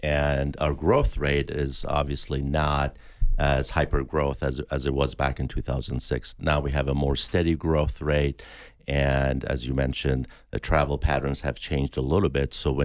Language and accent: English; Wisconsin, United States; I grew up in Wisconsin, and we only had 3 months of construction season.